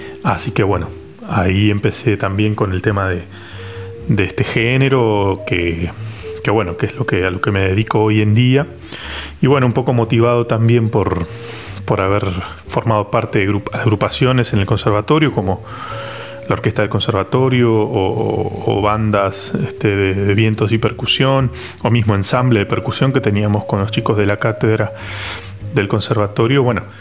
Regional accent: Bahía Blanca, Buenos Aires Province, Argentina; Yo soy oriundo de Bahía Blanca

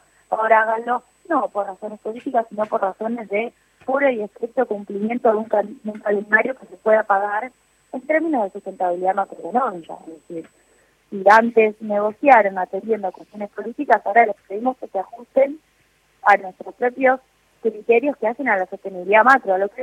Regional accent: Argentina; digo, como argentinos.

